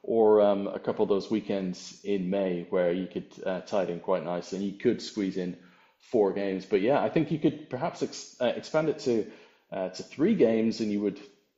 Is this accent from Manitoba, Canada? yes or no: yes; Winnipeg, Manitoba, Canada; I grew up in Winnipeg as a child in Canada